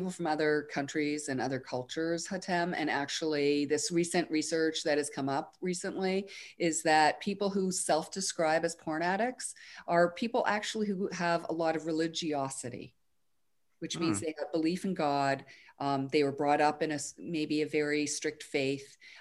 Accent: Canada; Canadians are known to be pretty polite. So, I'm Canadian myself, so I can attest to it.

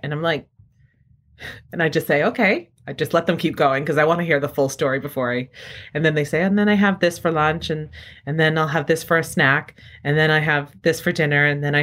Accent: New England, United States; I'm sitting here at home using Dunkin' Donuts brand coffee because I'm from New England and it tastes like home to me.

